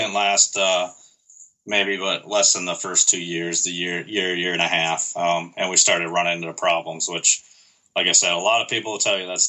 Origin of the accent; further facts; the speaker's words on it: Minnesota, United States; I'm originally from Minnesota, so I took basically the entire month of July this summer and went home to see friends and family